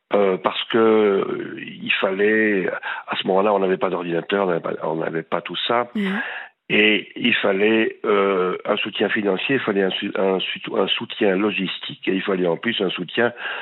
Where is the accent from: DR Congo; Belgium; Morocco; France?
Belgium; Mons, Wallonia; je n'ai pas l'accent de Bruxelles, une fois. Je ne parle pas comme ça. Je suis de Mons, à 25 km de la frontière.